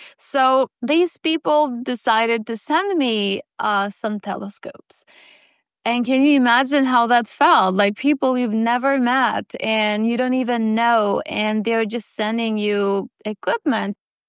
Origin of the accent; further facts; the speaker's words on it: Kosovo; English is a second language; When I was very young, when I was a child, I grew up in Kosovo, and a lot of people know of my country because of the war that we had 25 years ago. I was 3-4 years old at that time, and it was 1999.